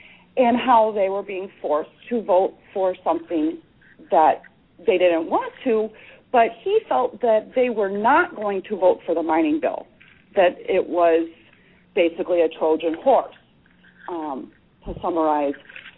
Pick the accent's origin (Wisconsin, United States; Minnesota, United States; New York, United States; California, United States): Wisconsin, United States; Burlington; I was in Burlington, in my hometown, where Senator Wengard was having a town hall meeting.